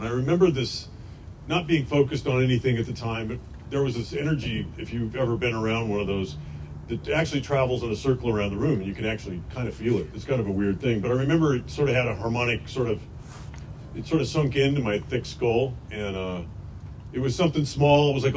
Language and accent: English; Ireland; It was a Jewish rehab. I'm Irish. So that was amusing.